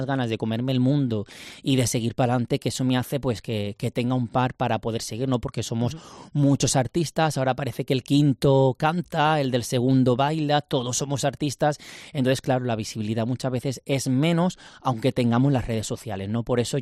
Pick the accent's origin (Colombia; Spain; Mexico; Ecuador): Spain; Alzira, Valencian Community; vengo de Alcira, de Valencia.